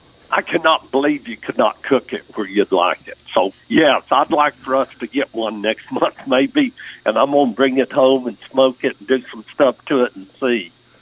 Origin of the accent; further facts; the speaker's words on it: the South, United States; You know, I'm from the South.